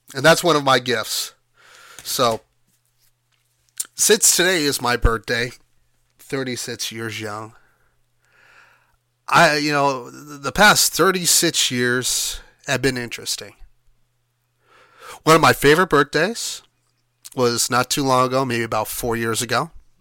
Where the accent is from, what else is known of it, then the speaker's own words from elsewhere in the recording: Kingsburg, United States; now in Gig Harbor, United States; My hometown in Kingsburg, their zip code is 07734.